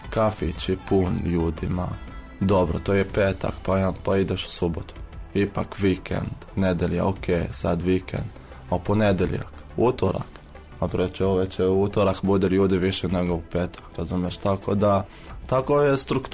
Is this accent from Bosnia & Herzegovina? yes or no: no; Jordan; Serbian is a second language; moved away as an adult; now in Serbia; ja sam iz Palestine. Mislim, ja sam Jordanac, poreklo iz Palestine. Ja sam četvrta godina medicine, došao sam pre 4 godine.